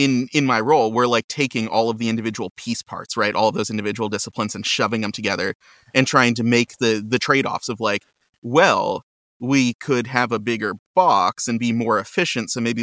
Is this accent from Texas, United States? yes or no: yes; Houston, Texas, United States; also born or lived in Rochester; I will take you back to my childhood where I grew up in Houston, Texas.